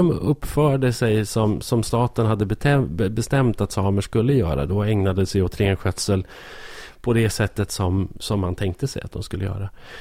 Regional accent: Sweden; Och jag tycker att det är svårt som liksom svensk

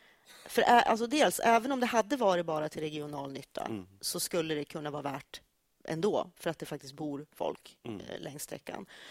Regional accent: Sundsvall, Västernorrland County, Sweden; Eftersom jag är uppvuxen i Sundsvall.

